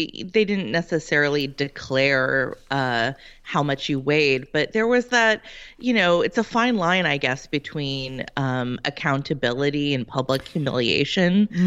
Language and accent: English; California, United States; I grew up in California in the 1980s, which was a pretty, you know, image-obsessed time and place